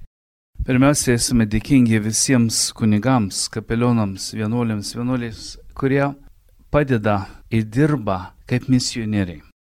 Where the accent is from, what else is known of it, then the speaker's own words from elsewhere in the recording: Toronto, Ontario, Canada; tėvai atsidūrė Kanadoje po karo, po antrų pasaulinių karų kaip dipukai, ir aš užaugau Toronte Kanadoje